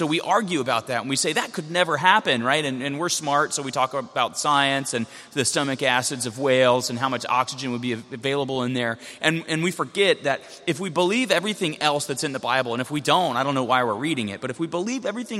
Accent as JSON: {"language": "English", "region": "Florida", "country": "United States", "tie": "born or raised there", "said": "I grew up in South Florida and we had chickens and the raccoons are always after the chickens."}